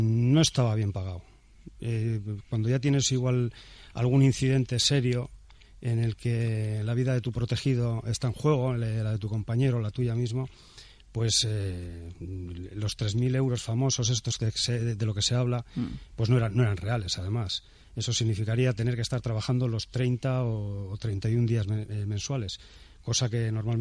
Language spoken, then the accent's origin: Spanish; Bilbao, Basque Country, Spain; yo soy de aquí, de Bilbao, de siempre